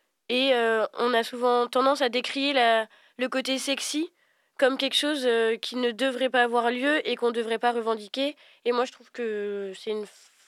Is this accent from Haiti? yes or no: no; France; Parce que moi, j'ai grandi en France, j'y suis allée qu'une fois au Congo.